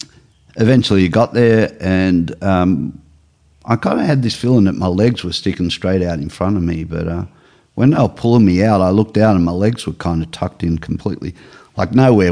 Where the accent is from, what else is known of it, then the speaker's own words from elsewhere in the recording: Cronulla, New South Wales, Australia; I grew up down in the Sutherland Shire, down around the Cronulla district.